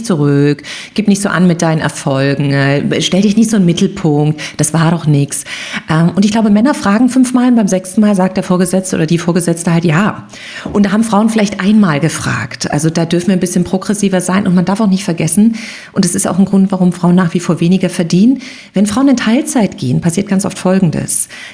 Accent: Germany; born there; Also ich stamme ja gebürtig aus der DDR

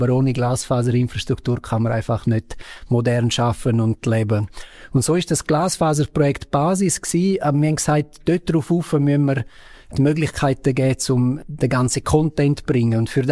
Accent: Graubünden, Switzerland; first language Romansh; German is a second language; moved away as an adult; ich bin im Engadin aufgewachsen, meine Muttersprache ist Romanisch, bin dann aber wie viele andere auch aus dem Engadin weggezogen zum Studieren, bin auf Zürich gekommen

